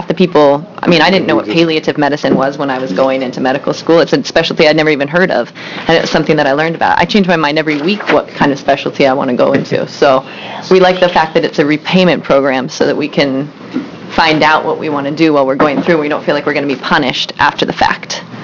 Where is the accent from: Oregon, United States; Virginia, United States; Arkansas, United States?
Oregon, United States; Portland; also born or lived in Stanford / Hood River; So I'm from Portland. I grew up in Portland. I went to undergrad at Stanford University, played water polo there. Came back to, oh, I worked in Hood River for a while